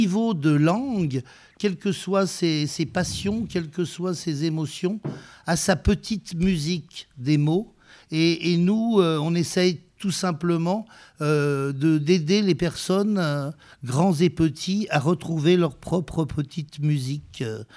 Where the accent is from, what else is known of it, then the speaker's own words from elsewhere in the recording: Vénissieux, Auvergne-Rhône-Alpes, France; moi, je suis avec Christophe, nous sommes de Vénissieux.